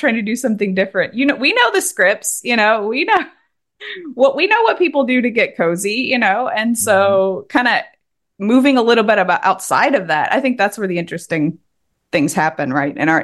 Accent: Tennessee, United States; accent: Tennessee; I am a Southerner, so I can turn my Tennessee accent on and off at will

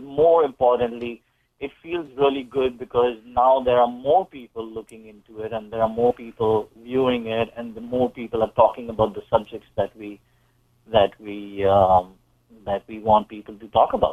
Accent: India; now in United States; I come from a family of filmmakers back in India. And then, of course, I was the black sheep, so I ran away and I came to America.

